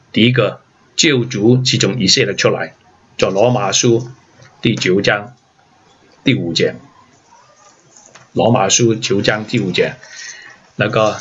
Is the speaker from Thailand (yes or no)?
no; China; 神要透过这些犹太人传福音给我们中国人。